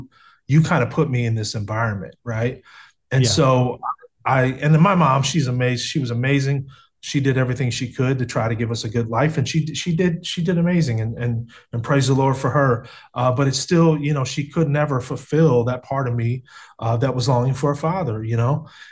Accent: Cleveland, Ohio, United States; when I grew up in Cleveland, you know, I was going to inner city schools.

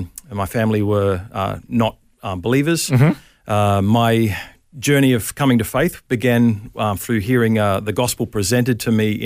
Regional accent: Hervey Bay, Queensland, Australia; also born or lived in Bowral; And I grew up in Hervey Bay, Queensland.

